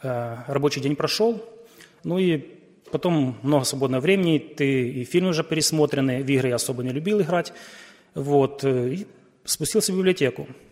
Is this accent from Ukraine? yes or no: yes; Ukraine; Я с Украины.